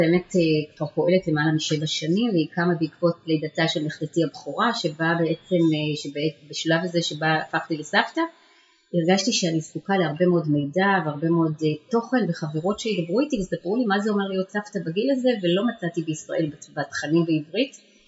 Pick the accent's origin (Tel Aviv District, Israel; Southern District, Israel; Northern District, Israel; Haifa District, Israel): Haifa District, Israel; Haifa; עזבתי את תל אביב שבה גרתי במשך שנה ולפני זה במקומות אחרים, ובחרתי לחיות קרוב להוריי בחיפה שהיא עיר הולדתי